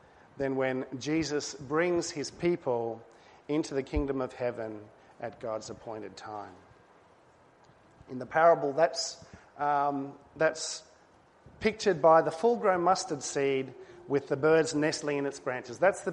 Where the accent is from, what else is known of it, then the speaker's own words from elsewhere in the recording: Vanuatu; Dad used to bake bread in Unmach, where we grew up in Vanuatu